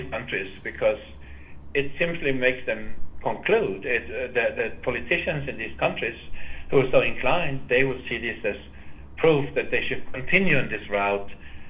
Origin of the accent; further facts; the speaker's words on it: Sweden; I'm from Sweden